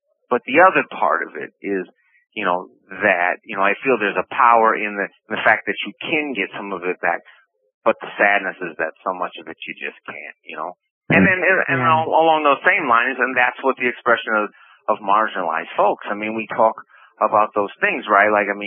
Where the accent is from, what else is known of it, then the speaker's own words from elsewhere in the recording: Minneapolis, Minnesota, United States; I grew up in South Minneapolis, just several blocks from really where the George Floyd murder happened. I grew up on 35th and 12th Avenue, which is really a few blocks away.